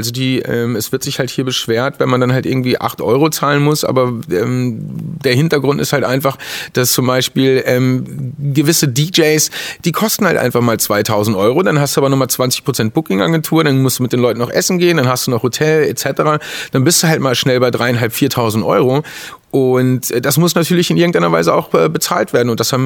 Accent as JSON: {"language": "German", "town": "Lage", "region": "North Rhine-Westphalia", "country": "Germany", "said": "Also ich komme ja gebürtig aus Lager, also bin Ostwestfale"}